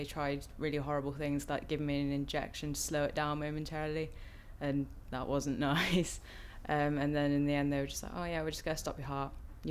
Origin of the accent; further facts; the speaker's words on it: South West England, United Kingdom; I'm 19, and I'm from Gloucestershire.